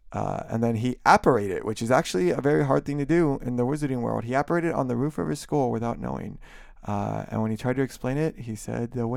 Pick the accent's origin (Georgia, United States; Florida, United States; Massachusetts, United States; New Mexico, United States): Florida, United States; Miami; It's like I grew up in Miami and I've been through many hurricanes